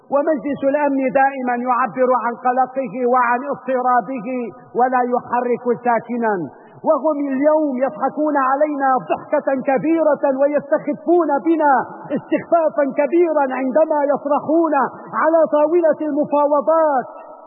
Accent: Syria; ينبغي علينا كسوريين أن نتعاضد مع بعضنا البعض

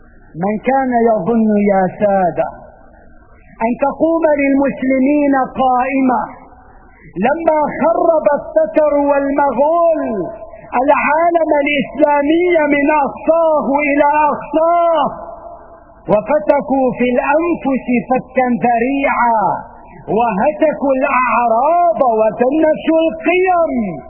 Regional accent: Syria

